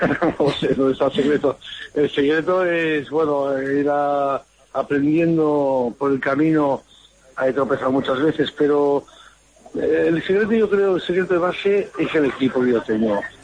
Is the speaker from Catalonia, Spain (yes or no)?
yes; Barcelona, Catalonia, Spain; No, yo como catalán y como barcelonés, creo que es lo más interesante que puedo hacer.